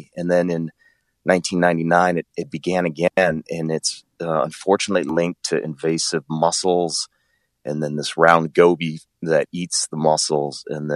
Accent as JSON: {"language": "English", "region": "Michigan", "country": "United States", "said": "So where I'm originally from, I live in the UP now, but I'm originally from Oakland County."}